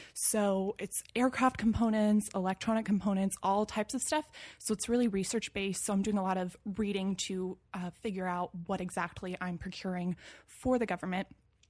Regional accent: Moorpark, California, United States; I grew up in Moorpark, California, which is in Ventura County. So it's a little bit north of LA, actually.

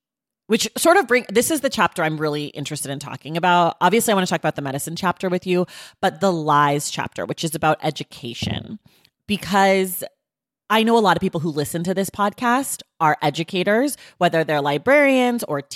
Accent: United States; born there; I am an American. I was born in America. I was raised by people who were born in America.

